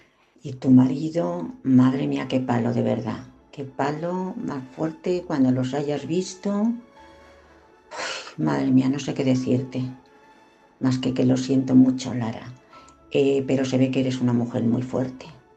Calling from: Madrid, Community of Madrid, Spain; de Madrid.

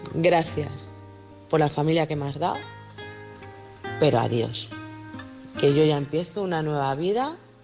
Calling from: Madrid, Community of Madrid, Spain; de Madrid

